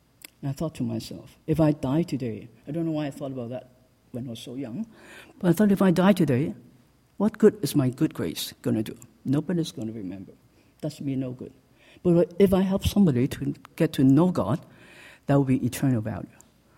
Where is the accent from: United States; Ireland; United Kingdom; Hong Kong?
Hong Kong; moved away as an adult; now in Winnipeg, Canada; I came from Hong Kong to Winnipeg.